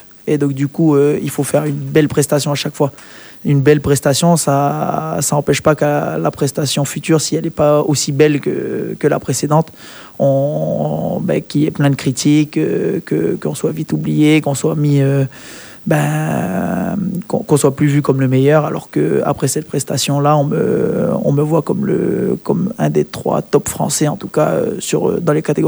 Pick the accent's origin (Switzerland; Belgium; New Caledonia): New Caledonia; On est de Calédonie, on n'a rien à envier aux autres.